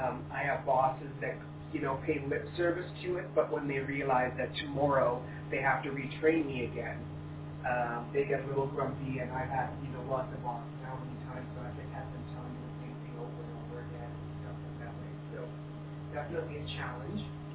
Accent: British Columbia, Canada; I'm from Canada. I'm in B.C.

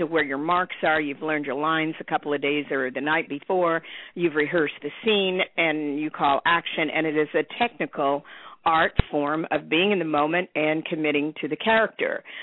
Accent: Dallas, Texas, United States; now in Los Angeles, United States; Well, I'm from Dallas originally, but I've lived in Los Angeles since 1974, I think, or 75, and I feel like a California native at this point.

